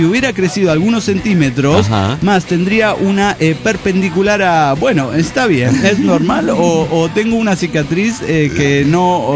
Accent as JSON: {"language": "Spanish", "town": "Mérida", "region": "Yucatán", "country": "Mexico", "lives_now": "Guadalajara, Mexico", "said": "de Mérida, Yucatán."}